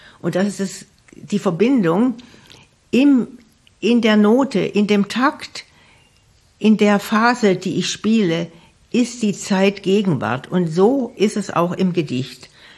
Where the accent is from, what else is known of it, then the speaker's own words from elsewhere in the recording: Southern Germany, Germany; now in Bremen, Germany; Und ich komme ja aus Süddeutschland. Insofern war Bremen für mich immer auch eine fremde Stadt.